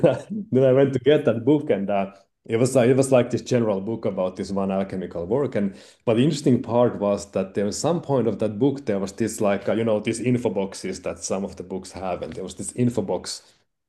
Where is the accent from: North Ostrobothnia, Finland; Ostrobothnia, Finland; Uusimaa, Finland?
Uusimaa, Finland; Helsinki; English is a second language; because I come from Helsinki. I'm a city-born person